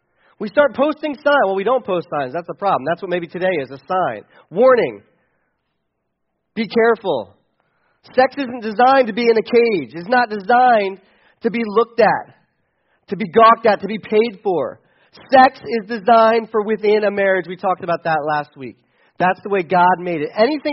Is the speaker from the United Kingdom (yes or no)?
no; Delaware, United States; I'm from Delaware, which I don't know, that makes me a real loser. But I've been in this area for 11 years, so I'm starting to feel like I'm an insider.